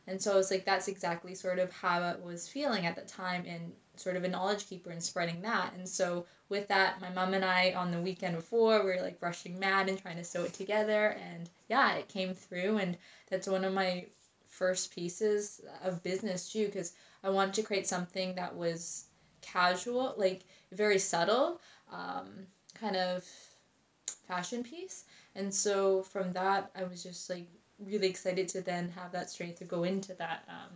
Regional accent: Alert Bay, British Columbia, Canada; On my dad's side, I am Kokwakiwak from the Namgis Nation, which is in Alert Bay, just off of Vancouver Island. And on my mom's side, I am Chinese. Her family is from Vancouver Island as well

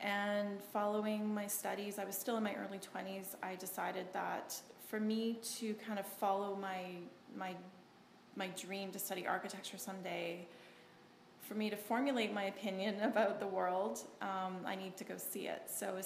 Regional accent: Canada; growing up in Canada

